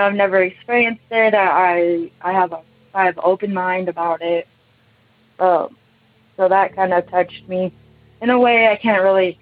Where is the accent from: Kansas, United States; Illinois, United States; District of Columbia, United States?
Kansas, United States; I'm from Kansas.